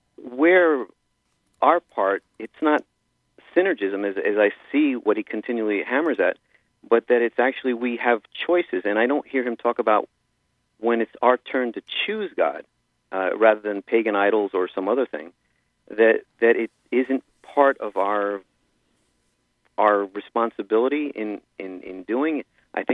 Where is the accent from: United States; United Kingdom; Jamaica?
United States; New York; Not that I'm Jewish, but I am from New York and grew up around the same time period.